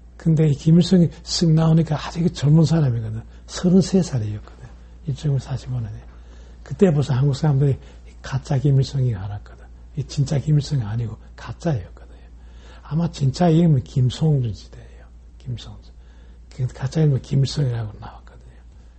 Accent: North Korea; now in United States; 그 59년 전에 제가 이북에서 도망 나올 때

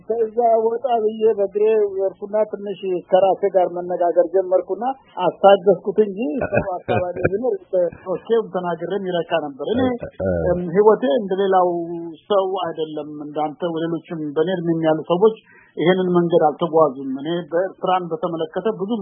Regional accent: Eritrea; ኤርትራ ተመለስኩ። ያ ደሞ ልዩ ስሜት ነበር። ምክንያቱም ከ18 አመት በኋላ እንደገና ጁኒየር ቦክሰር ሆኜ ያደኩበት ሀገር

